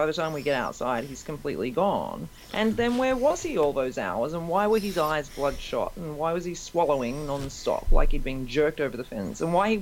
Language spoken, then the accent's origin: English; Australia; I'm an Aussie.